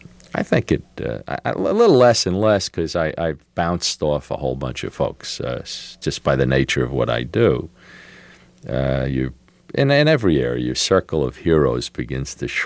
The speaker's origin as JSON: {"language": "English", "country": "United States", "said": "Well, my parents were born in Hungary, Romania. But they don't really want to know. I'm an American, you know, a third-generation American. All right, I'm Jewish."}